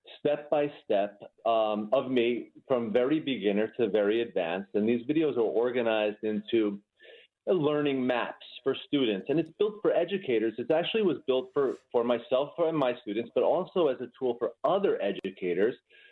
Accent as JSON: {"language": "English", "region": "New York", "country": "United States", "said": "but New York is my home state. And of course, I would be honored to have the program in New York as well."}